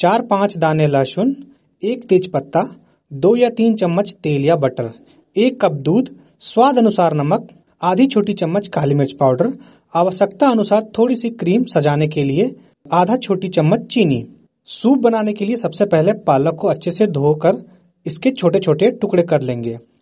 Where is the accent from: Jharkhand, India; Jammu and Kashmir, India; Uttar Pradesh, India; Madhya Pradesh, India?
Jharkhand, India; और मैं झारखंड रांची के नामकुम प्रखंड का रहने वाला हूँ। हमारे एरिया का पिन कोड है 83 40 10।